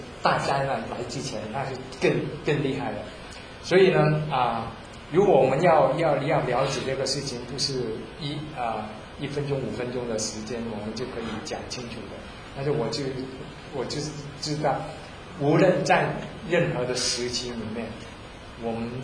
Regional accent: Vietnam; 我虽然是生长在一个乱战的时间，是从越南来，是越战的时候我生长的

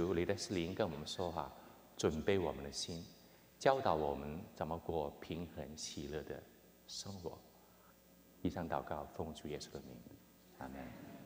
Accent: Hong Kong; 我是在香港出生长大的，我在中学的时候信了主，

